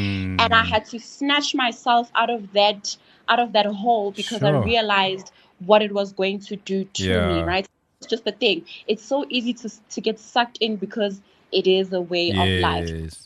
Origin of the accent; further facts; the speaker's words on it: Soweto, Gauteng, South Africa; So growing up in Soweto, I really grew up with one big family.